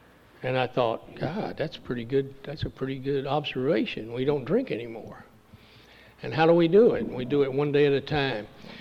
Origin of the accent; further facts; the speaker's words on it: Dallas, Texas, United States; accent: southern; I used to do my southern accent better about saying Dallas, you know.